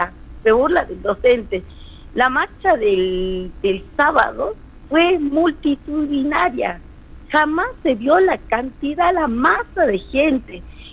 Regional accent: Salta, Argentina; sucedió, gracias a Dios, que soy parte de Salta, mi Salta, la linda, y sucedió acá

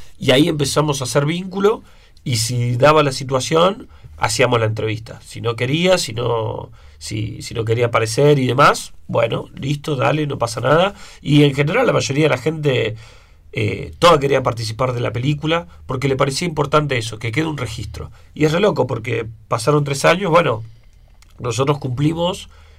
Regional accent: Viedma, Río Negro, Argentina; Yo soy de Viedma, Río Negro.

